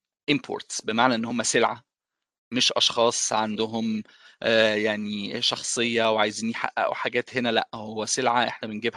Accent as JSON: {"language": "Arabic", "country": "Egypt", "said": "فردت عليها وقلت لها انا من مصر،"}